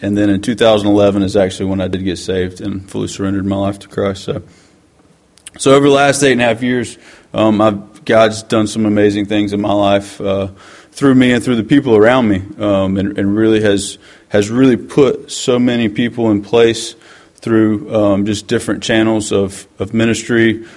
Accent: Valdosta, Georgia, United States; as Glenn said. I'm born and raised in Valdosta, lived here my whole life

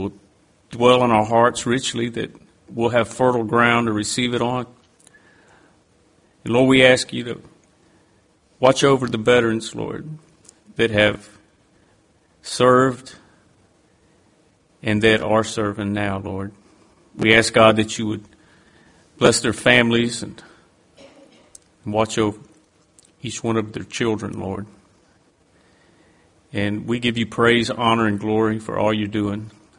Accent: Fitzgerald, Georgia, United States; I grew up, I'm from Fitzgerald, but I grew up as a military brat. My father was in the Marine Corps when I was born.

